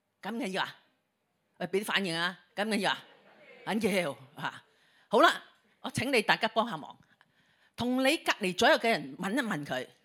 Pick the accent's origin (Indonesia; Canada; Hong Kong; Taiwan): Hong Kong; 我系香港人